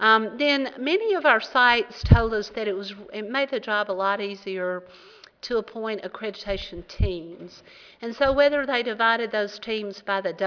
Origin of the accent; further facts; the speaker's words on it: the South, United States; I mean, I'm from the South. It's possible I could just been a little slow.